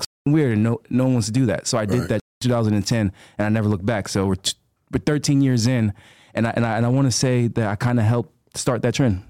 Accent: Brooklyn, New York, United States; I'm grateful for growing up in Flatbush, Brooklyn. I was so grateful we put

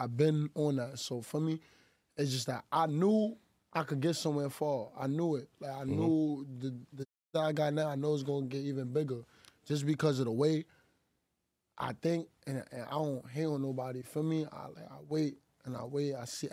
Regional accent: New York, United States; So I'm from Eastchester Gardens, ECG.

